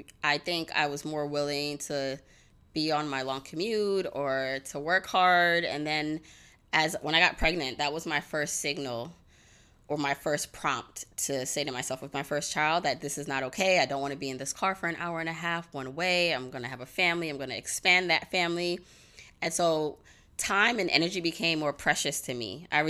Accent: Brooklyn, New York, United States; when I grew up here in Brooklyn, I had a lot, even I went to public school and I had a lot of access.

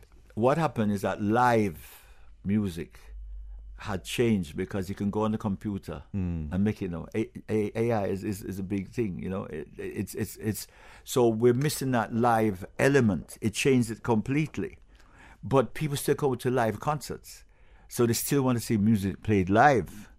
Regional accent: England, United Kingdom; born there; I was born in England, because with my Jamaican parents

